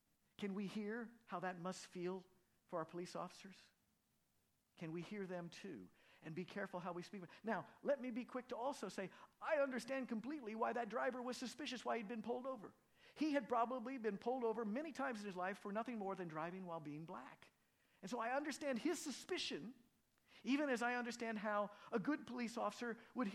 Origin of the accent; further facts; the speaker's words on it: Acton, Indiana, United States; I grew up in Acton, Indiana, and I could tell you stories about Acton, Indiana when I was growing up.